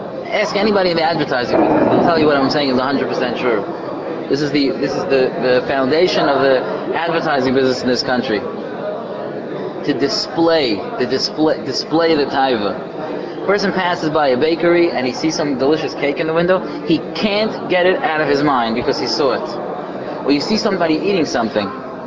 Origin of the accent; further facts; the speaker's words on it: Waterbury, Connecticut, United States; I'm from Waterbury. I don't ever see restaurants.